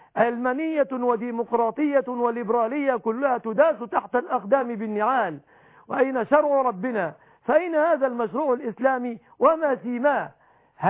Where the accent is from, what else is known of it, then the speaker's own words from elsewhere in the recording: Egypt; بلادنا مصر